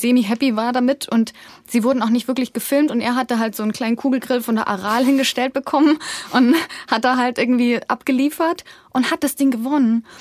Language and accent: German; Bruckmühl, Bavaria, Germany; Nein, ich bin hier in Bruckmühl aufgewachsen, hier geboren.